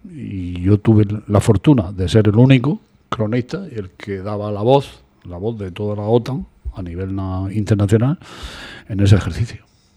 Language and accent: Spanish; Spain; yo soy un muchacho de Santa Quiteria, nacido en el número 28 y recreado en la avenida Juan Carlos I y aquí enfrente de la radio